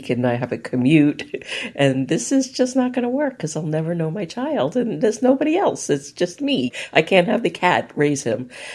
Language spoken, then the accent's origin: English; Brooklyn, New York, United States; born there; But I was born in Brooklyn in Sheepshead Bay, which is like this weird little fishing village in Brooklyn.